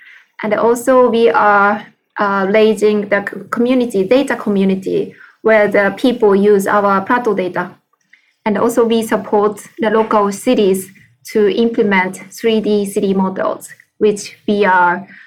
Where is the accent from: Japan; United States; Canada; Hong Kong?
Japan; I'm from Japan